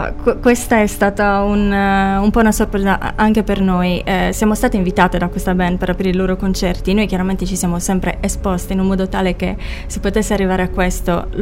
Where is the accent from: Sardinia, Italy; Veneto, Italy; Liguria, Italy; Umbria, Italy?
Sardinia, Italy; born there; also born or lived in London; chiaramente siamo nate qua in Sardegna, però abbiamo vissuto 13 anni molto molto intensi